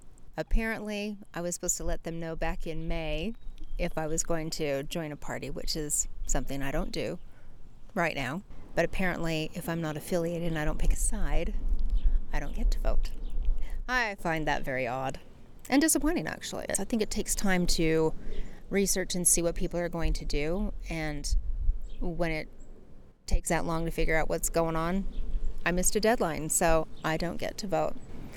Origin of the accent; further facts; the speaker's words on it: Utah, United States; I'm originally from Utah.